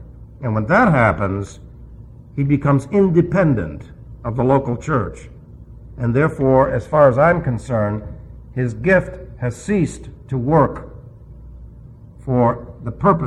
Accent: New York City, New York, United States; Remember, I'm from New York City, and so we say de-pope.

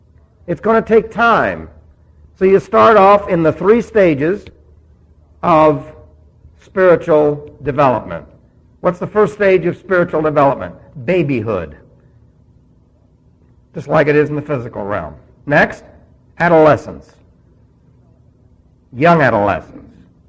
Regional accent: New York, United States; And of course, I was raised in New York, so that was common.

